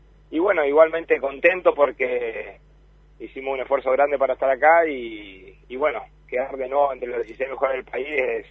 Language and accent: Spanish; Argentina; Es origen catalán, pero bueno, ya somos todos argentinos.